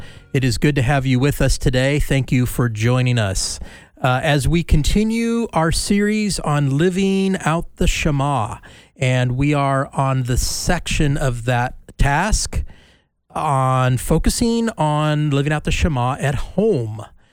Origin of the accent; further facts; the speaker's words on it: California, United States; So growing up in California, we would go to the drive-in quite a bit.